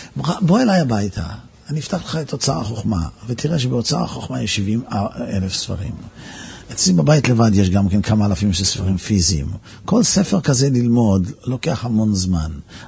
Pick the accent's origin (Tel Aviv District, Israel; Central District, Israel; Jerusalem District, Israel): Central District, Israel; Netanya; אנחנו גדלנו בנתניה